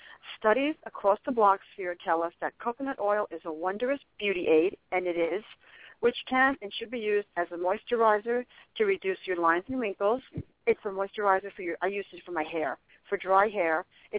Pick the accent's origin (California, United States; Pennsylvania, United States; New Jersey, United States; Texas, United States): New Jersey, United States; You know, I'm from New Jersey. I'm like quick.